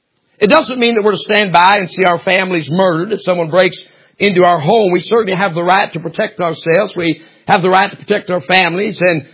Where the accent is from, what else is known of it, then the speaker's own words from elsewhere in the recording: United States; But I'm also an American.